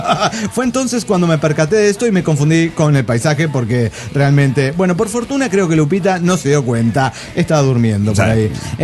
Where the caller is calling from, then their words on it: Dallas, Texas, United States; de Dallas, Texas.